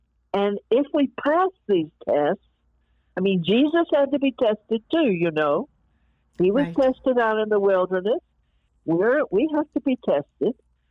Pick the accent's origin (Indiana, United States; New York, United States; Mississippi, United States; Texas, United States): New York, United States; I was from New York.